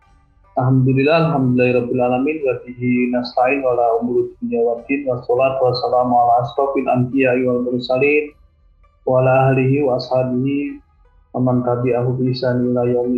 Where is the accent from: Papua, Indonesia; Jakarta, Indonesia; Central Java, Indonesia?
Central Java, Indonesia; Kudus; born there; Saya lahir di Kudus